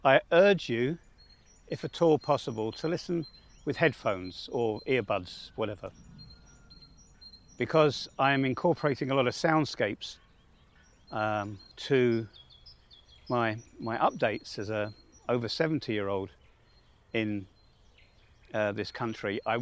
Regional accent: England, United Kingdom; moved away; as an Englishman or a Brit here

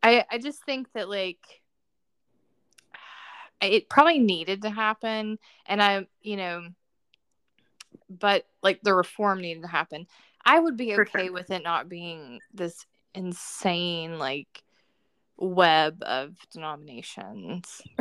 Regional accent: the South, United States; I grew up in the South, so every baseball game there was a prophet.

